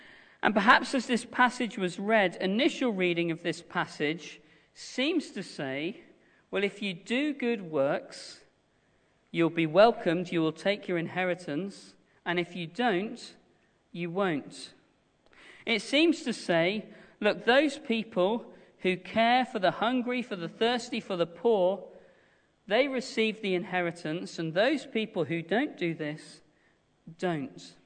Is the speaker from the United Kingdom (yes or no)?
yes; England, United Kingdom; My parents are English. My grandparents are English. In fact, I don't know how far back I have to go to find anyone who's not English. It's core to me. I am English. It's who I am.